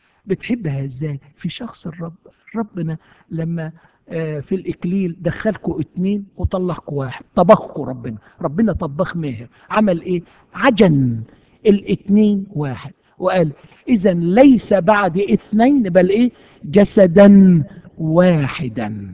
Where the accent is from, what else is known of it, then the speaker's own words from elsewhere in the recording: Egypt; now in United States; احنا في امريكا يا اخي، بيتنا على امريكا. صدقوني احنا جايين من مصر يا حبايبي، شايلين كنيستنا معانا، وشايلين عاداتنا وتقاليدنا جوانا